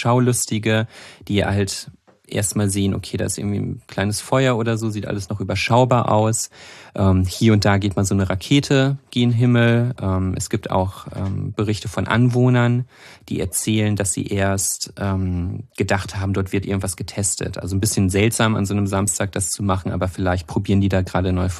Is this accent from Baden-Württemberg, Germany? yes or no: no; North Rhine-Westphalia, Germany; ich bin da in der Nähe aufgewachsen. Es gibt da diese, also nicht nur Regionalbahn, es gibt da so eine Bundesstraße, die quasi einmal geradeaus von Enschede nach Münster führt, mit vielen, ja, kleineren Städten auf der deutschen Seite, kleineren Städten, Dörfern und so. Aus der Ecke komme ich.